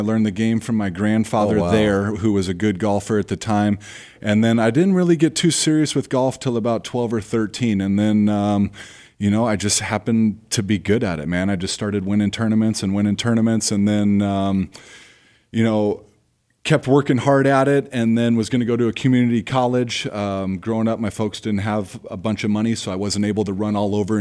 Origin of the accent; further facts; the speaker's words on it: Mesa, Arizona, United States; Born and raised right here in Mesa. Wow. Still live in Mesa. I grew up at a country club called Alta Mesa where my parents were at until I was about 15.